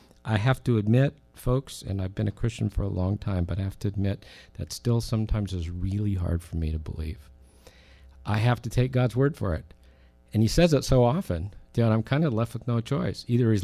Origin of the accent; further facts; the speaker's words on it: United States; I mean, I'm an American.